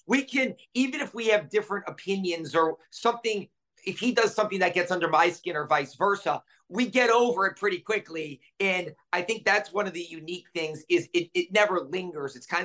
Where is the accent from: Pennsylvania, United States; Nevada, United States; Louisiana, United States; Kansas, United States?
Louisiana, United States; New Orleans; we've both been at WDSU now 20 plus years, and we're both from New Orleans.